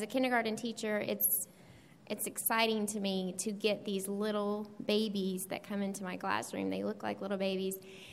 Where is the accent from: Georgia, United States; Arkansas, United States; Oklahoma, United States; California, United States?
Georgia, United States; Augusta; accent: southern; moved away as an adult; now in Ormond Beach, United States; So yes, if you hear a southern accent, it's not from Florida. It's a Georgia thing. I moved there from Augusta, Georgia, where I was born and raised. We moved here in 2000.